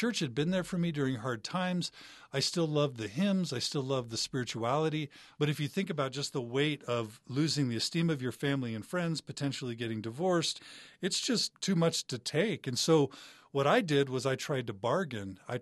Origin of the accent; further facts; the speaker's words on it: Texas, United States; and I was raised Mormon, very devout and active, but I was raised in Texas, so I wasn't raised in Utah.